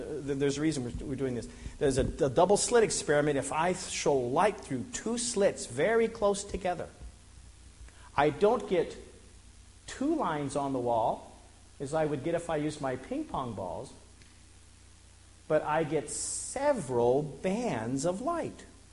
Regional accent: Denver, Colorado, United States; I grew up in Denver, and kind of a favorite field trip was to go down to the Denver Mint.

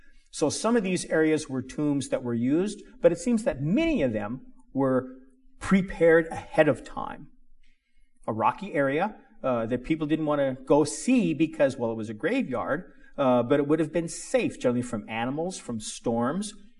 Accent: Denver, Colorado, United States; I grew up in Denver. And a suburb of Denver is Arvada.

